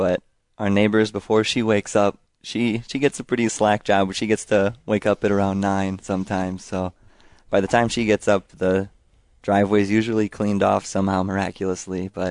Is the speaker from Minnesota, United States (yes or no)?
yes; Minnesota, United States; born there; now in Iowa, United States; Sorry, I'm in Iwegian now. I was born in Minnesota, but yep, I moved.